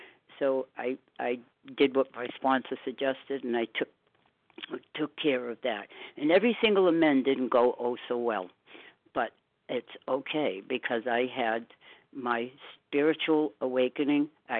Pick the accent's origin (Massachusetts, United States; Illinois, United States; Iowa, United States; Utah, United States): Massachusetts, United States; Walpole; from Walpole, Massachusetts, and I wanted to speak today